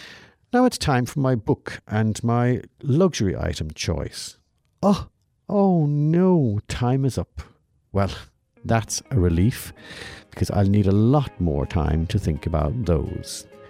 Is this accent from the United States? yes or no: no; Cork, County Cork, Ireland; Freddie White, a local Cork lad from my hometown